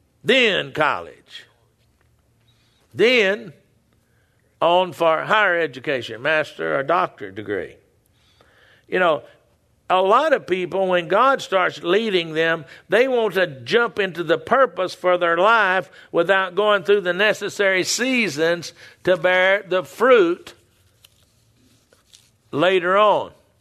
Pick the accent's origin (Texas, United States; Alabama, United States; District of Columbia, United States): Texas, United States; See, I'm a Texan, so sometimes I don't talk right.